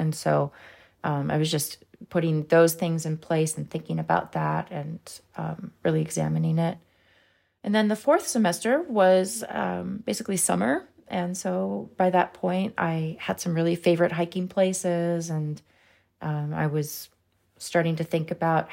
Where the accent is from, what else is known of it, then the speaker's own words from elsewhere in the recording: United States; all of these things that I should have already known about as an American